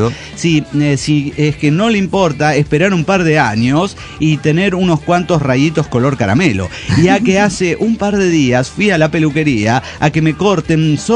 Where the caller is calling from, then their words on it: Tarija, Bolivia; de Tarija.